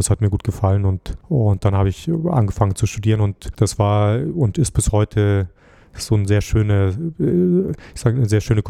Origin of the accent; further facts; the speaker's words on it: Munich, Bavaria, Germany; Ich bin in München aufgewachsen und mein Vater kommt aus dem Chiemgau.